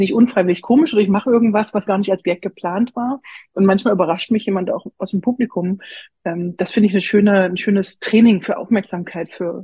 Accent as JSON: {"language": "German", "town": "Bitterfeld-Wolfen", "region": "Saxony-Anhalt", "country": "Germany", "lives_now": "Leipzig, Germany", "said": "Also ich komme aus Bitterfeld-Wolfen ganz ursprünglich, lebe in Leipzig"}